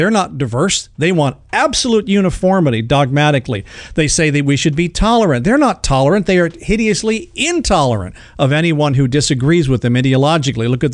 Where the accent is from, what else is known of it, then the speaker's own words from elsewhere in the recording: Illinois, United States; And he was from Chicago, and I'm from Illinois.